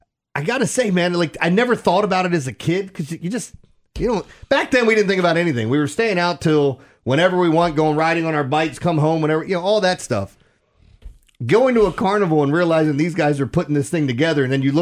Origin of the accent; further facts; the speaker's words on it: Middle River, Maryland, United States; growing up in Middle River, we had the carnival right there. There was one in Dundalk that would pop up. It was walking distance from my house.